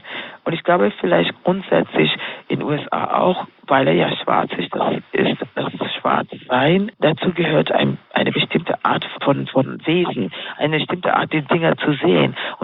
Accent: Kenya; Und ich bin Kenianerin, in Kenia aufgewachsen, dort groß geworden.

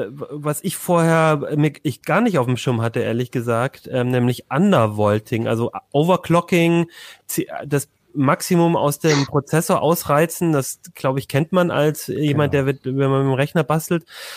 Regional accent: Ulm, Baden-Württemberg, Germany; Also ich komme aus Ulm zum Beispiel, und es liegt halt so im Donautal.

